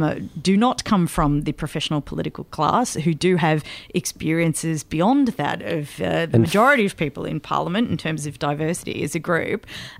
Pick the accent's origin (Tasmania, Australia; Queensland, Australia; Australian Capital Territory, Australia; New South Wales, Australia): New South Wales, Australia; Wollongong; I can tell you this, I'm from Wollongong